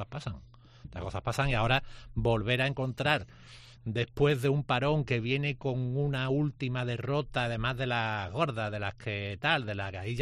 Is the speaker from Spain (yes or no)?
yes; Málaga, Andalusia, Spain